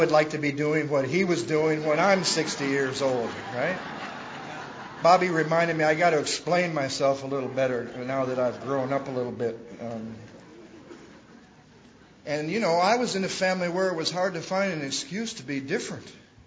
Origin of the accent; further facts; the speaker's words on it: Battle Creek, Michigan, United States; born there; I was born in Battle Creek, Michigan. Not much of a town. Halfway between Detroit and Chicago. That's about what I was like. I was somewhere halfway between Detroit and Chicago.